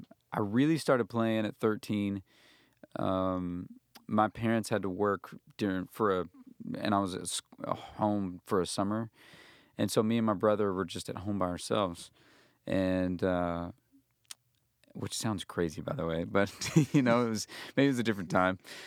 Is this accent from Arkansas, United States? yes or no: yes; Arkansas, United States; As far as upbringing, like growing up in Arkansas, grew up with, I always feel like this is a, being a parent, I feel like this is a very integral part of my story.